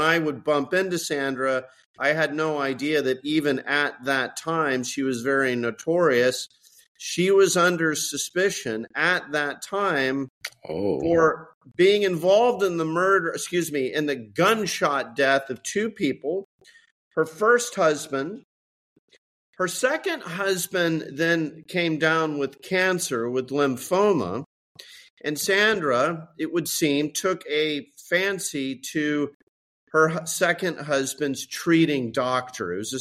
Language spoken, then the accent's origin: English; Dallas, Texas, United States; also born or lived in Europe; I did. I was born and raised in Dallas, Texas.